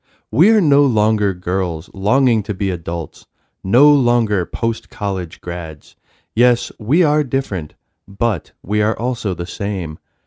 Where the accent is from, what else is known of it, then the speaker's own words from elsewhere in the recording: Maine, United States; We grew up together in Maine and have said for years that we should have an annual event.